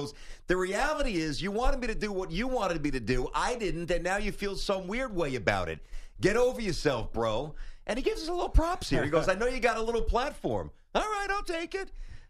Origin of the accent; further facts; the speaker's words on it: Brooklyn, New York, United States; I'm from Brooklyn, and it's in my blood, but New York City is all about the Knicks